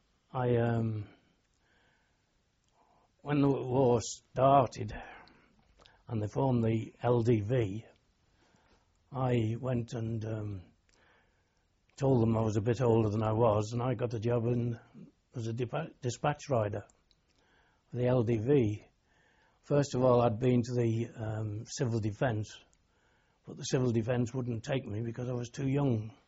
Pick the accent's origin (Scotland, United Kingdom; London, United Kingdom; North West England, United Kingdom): North West England, United Kingdom; Port Sunlight; also born or lived in Liverpool; No. When I was 9 months old, I went over to live in Port Sunlight on the Wirral.